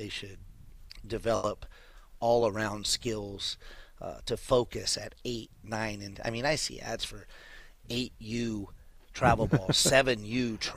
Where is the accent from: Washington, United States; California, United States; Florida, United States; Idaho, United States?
California, United States; Lemoore; So I'm from Lemoore, and I was a deputy sheriff in Lemoore for a long time after college.